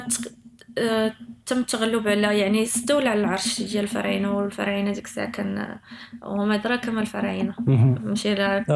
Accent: Morocco; حنا اولا حنا مواطنين مغاربه

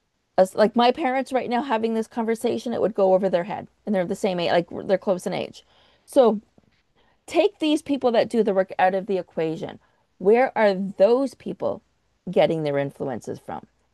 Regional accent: Canada; because I'm Canadian, right?

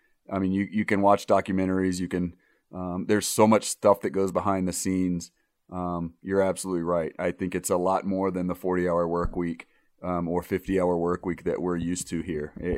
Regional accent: Nashville, Tennessee, United States; In the great city of Nashville, my hometown.

